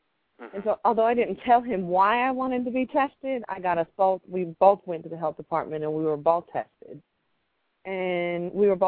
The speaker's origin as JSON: {"language": "English", "region": "New Jersey", "country": "United States", "tie": "born or raised there", "said": "Actually, I grew up in New Jersey. As country as I am, I know that's kind of hard to believe. But I grew up in New Jersey"}